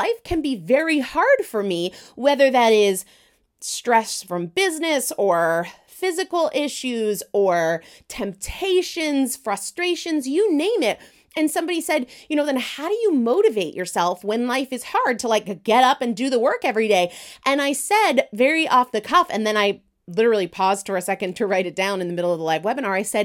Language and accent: English; New England, United States; And I grew up in New England where in the winter it is dang cold.